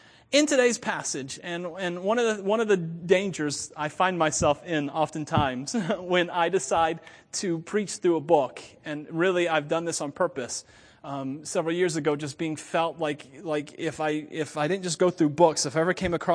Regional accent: Wauchula, Florida, United States; Everyone in their world thinks that I'm from Waimama. I'm from Wachula.

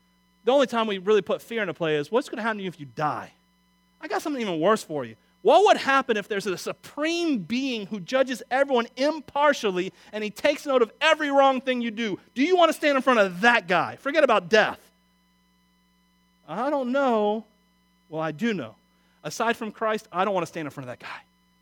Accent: Wauchula, Florida, United States; I'm from Wachula, so I mean, I got low expectations.

